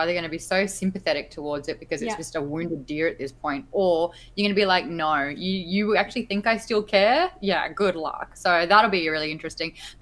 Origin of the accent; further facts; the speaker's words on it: Australia; that meant a lot to me as an Australian.